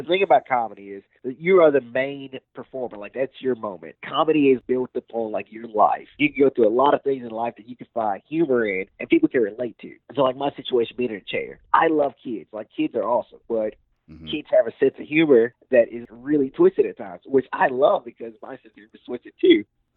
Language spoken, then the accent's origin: English; the South, United States; I'm from the South. I do everything as Southern as possible.